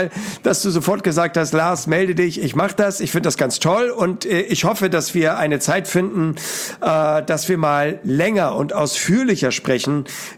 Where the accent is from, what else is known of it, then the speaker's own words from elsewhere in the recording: Hamburg, Germany; bei mir als Hamburger Friseur